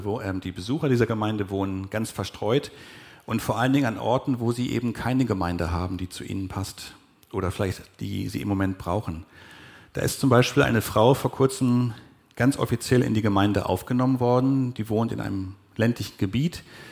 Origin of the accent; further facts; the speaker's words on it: Uetze, Lower Saxony, Germany; in der Freien Evangelischen Gemeinde in Uetze, wo ich aufgewachsen bin